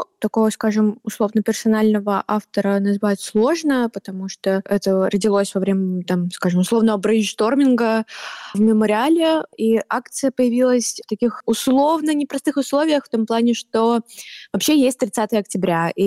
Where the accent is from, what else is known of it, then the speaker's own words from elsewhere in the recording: Siberia, Russia; потому что я не из Москвы. Я жила в очень маленьком городе в Сибири и поступила в 2015 году в университет.